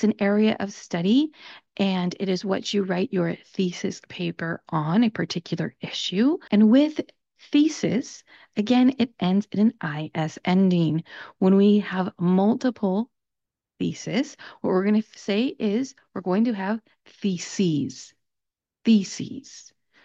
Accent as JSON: {"language": "English", "region": "California", "country": "United States", "accent": "Southern California", "said": "That's my particular accent. I'm from Southern California, and that's the accent that I speak with."}